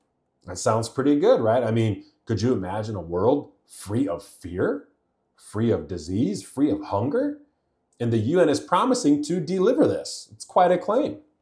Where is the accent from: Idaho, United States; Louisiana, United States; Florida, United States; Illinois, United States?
Illinois, United States; I also talked about a bill that was proposed last year in my home state of Illinois